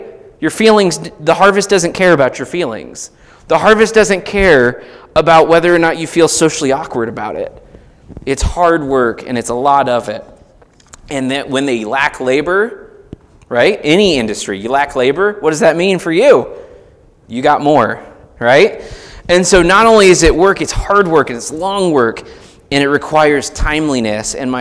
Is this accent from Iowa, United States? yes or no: yes; Iowa, United States; Now, I like football. I'm from Iowa.